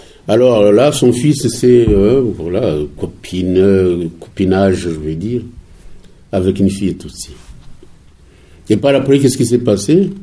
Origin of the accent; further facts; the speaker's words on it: Rwanda; Mais nous, nous sommes Rwandais, nous savons ce qu'il veut dire.